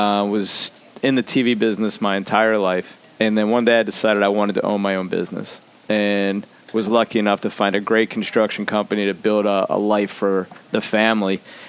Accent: Essex, Maryland, United States; growing up in Essex, right next door to you

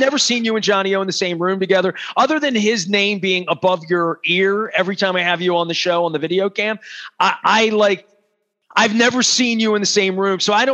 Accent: Dundalk, Maryland, United States; I mean, I'm not from Bell or Garden. I'm from Dunn and Dock, sometimes some S&X. We didn't have the Bell Garden sub over there. We had the Captain Harvey.

